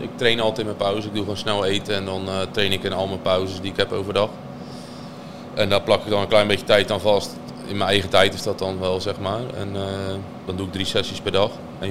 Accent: Urk, Flevoland, Netherlands; Ik kom eigenlijk van Urk en … Duiven in het dialect.

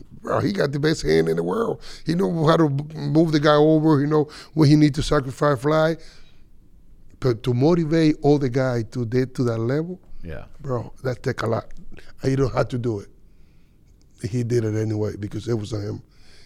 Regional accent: Dominican Republic; I came up from Dominican, from a little town that nobody even know.

